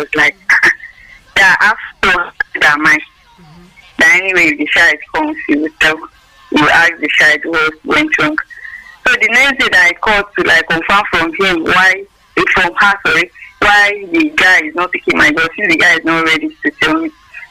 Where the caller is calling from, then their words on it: Abuja, Federal Capital Territory, Nigeria; I'm calling from Abuja.